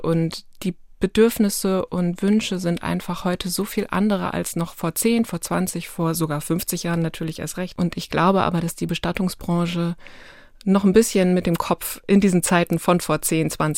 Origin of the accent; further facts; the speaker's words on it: Lower Saxony, Germany; Ich komme selber aus Ostfriesland und da ist das so.